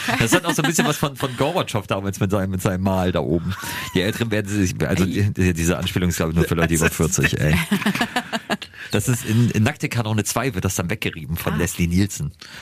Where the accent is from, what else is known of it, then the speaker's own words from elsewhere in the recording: Beverstedt, Lower Saxony, Germany; aus Beverstedt im Landkreis Cuxhaven. Das ist meine alte Heimat.